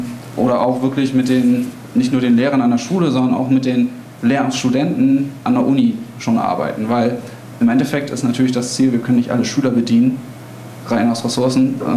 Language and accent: German; Hamburg, Germany; Ich komme auch aus Hamburg